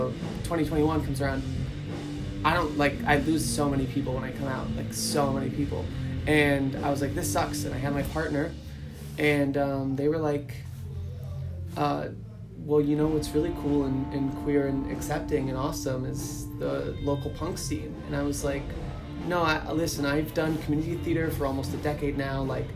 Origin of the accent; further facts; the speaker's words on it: Vestal, New York, United States; I grew up in Vestal.